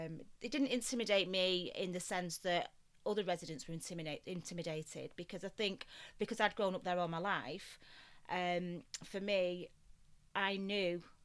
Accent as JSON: {"language": "English", "town": "Salford", "region": "North West England", "country": "United Kingdom", "tie": "born or raised there", "said": "it wasn't tough for me because I grew up in Salford. You know, it was my home."}